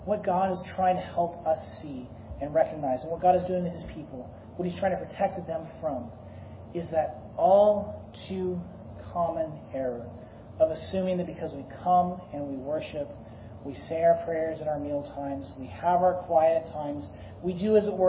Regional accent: Texas, United States; It actually reminds me of my own history as a Texan.

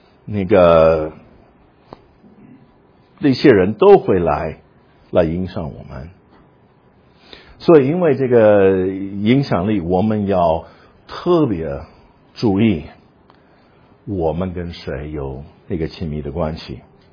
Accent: United States; 我们是美国人，我们碰到一个英国的人

